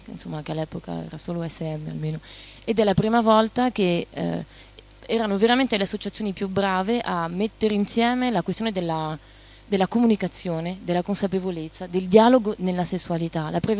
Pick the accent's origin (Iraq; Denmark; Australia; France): France; io sono cresciuta in Francia negli anni 90